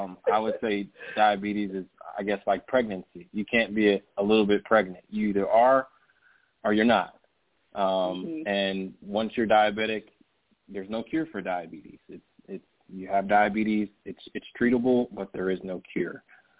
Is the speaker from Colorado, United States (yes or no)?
no; SeaTac, Washington, United States; I grew up in SeaTac, Seabridge Court, and the closest grocery store was a corner store, and there's no fresh produce there.